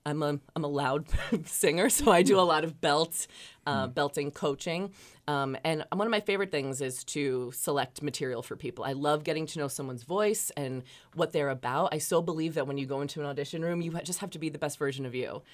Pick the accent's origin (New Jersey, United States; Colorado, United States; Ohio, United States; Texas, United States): New Jersey, United States; I'm a Jersey girl, so I'm here from New Jersey.